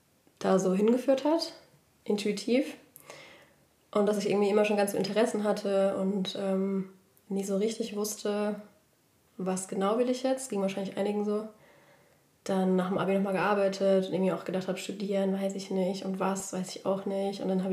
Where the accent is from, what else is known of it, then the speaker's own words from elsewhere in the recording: Bruchsal, Baden-Württemberg, Germany; also born or lived in Hamburg / Barcelona; now in Berlin, Germany; 26 und ich komme auch aus Bruchsal.